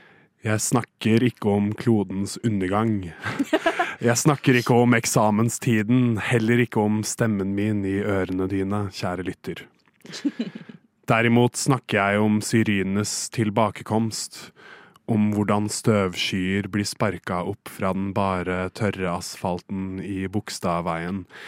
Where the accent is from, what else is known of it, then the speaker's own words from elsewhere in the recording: Hamar, Innlandet, Norway; musikken til folk-rock-bandet fra hjembyen min Hamar